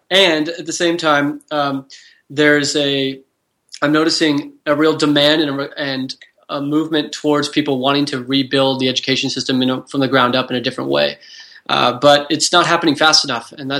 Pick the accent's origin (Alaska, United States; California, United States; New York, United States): California, United States; I grew up in Silicon Valley, which is the birthplace of a lot of the big companies out there.